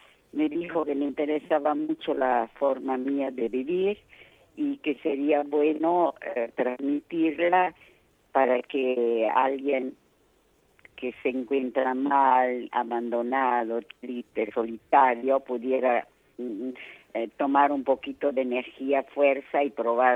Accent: Como, Lombardy, Italy; now in Argentina; yo vengo de Como, que es un lugar con montaña, río, valles, etcétera. Y entonces, llegar a la Argentina, con mi hermano

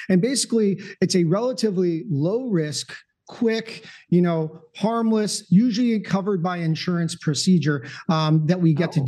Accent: New Jersey, United States; I grew up in North Jersey, went to undergrad at Johns Hopkins.

